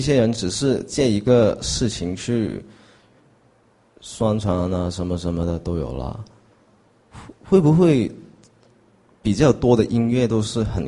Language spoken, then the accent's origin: Chinese; Hong Kong; 因为我是香港人，你知道香港不是一个民主发展已经非常成熟的地方，对不对？